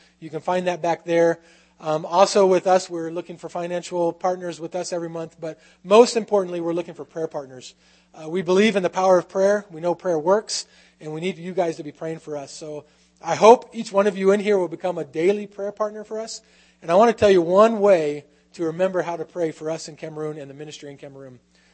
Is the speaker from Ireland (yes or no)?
no; United States; I get my accent because I grew up here in America.